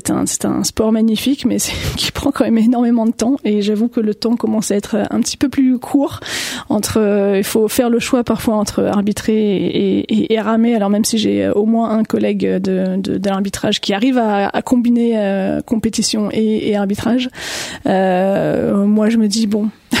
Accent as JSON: {"language": "French", "town": "Cergy", "region": "Île-de-France", "country": "France", "tie": "born or raised there", "also_born_or_lived": "Pontoise", "said": "Je suis née à Pontoise et j'ai grandi à Cergy, pour le coup, donc juste à côté. Et j'ai toute ma vie là-bas, en tant qu'adolescente, jusqu'à ce que je parte à l'université en Angleterre"}